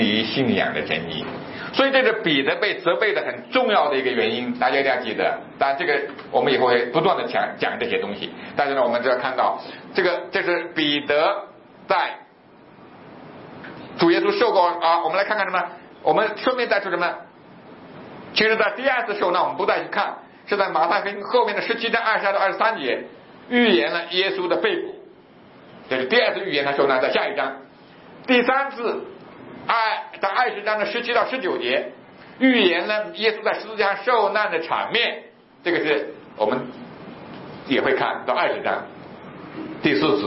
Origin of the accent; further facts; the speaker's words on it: Jiangsu, China; 原来我老家在苏北那里